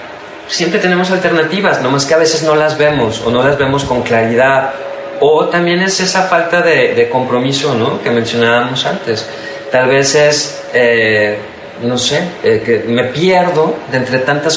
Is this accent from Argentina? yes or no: no; Mexico; Como mexicanos tenemos muy incorporada a la comida